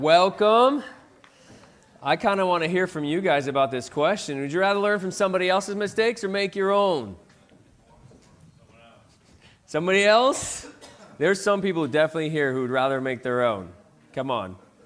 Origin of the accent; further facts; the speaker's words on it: Vermont, United States; But growing up in Vermont, one of my favorite things to do was go sledding.